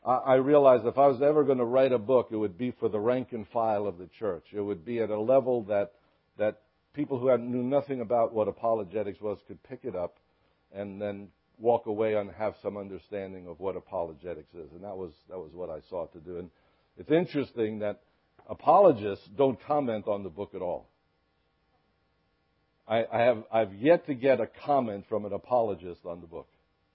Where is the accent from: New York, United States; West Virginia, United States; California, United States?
New York, United States; Brooklyn; I grew up in Sheepshead Bay, which is a little fishing village in New York City, in Brooklyn.